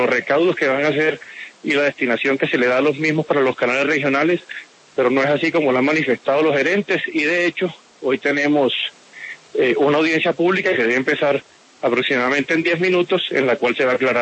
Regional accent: Sincelejo, Sucre, Colombia; yo soy un hombre de provincia. Soy de Sincelejo, donde prima la audiencia para Telecaribe

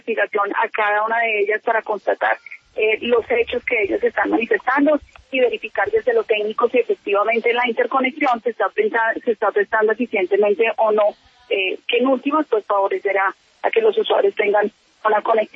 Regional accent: Colombia; como colombiana en primer lugar y como funcionaria pública que soy ya de hace muchos años

